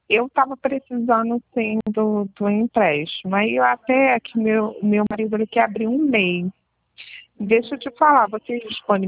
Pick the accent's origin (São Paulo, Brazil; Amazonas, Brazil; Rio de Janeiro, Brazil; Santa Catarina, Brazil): Rio de Janeiro, Brazil; Itaguaí; eu sou do município de Itaguaí.